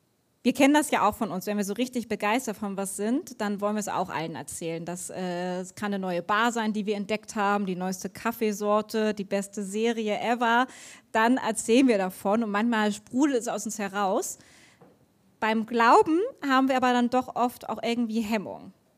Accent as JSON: {"language": "German", "region": "Hamburg", "country": "Germany", "said": "Ich bin Hamburgerin und ich liebe Hamburg. Ich musste für mein Studium ins Exil nach Kassel gehen"}